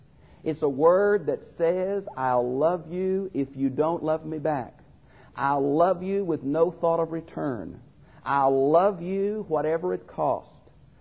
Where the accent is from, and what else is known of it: Houston, Texas, United States; born or raised there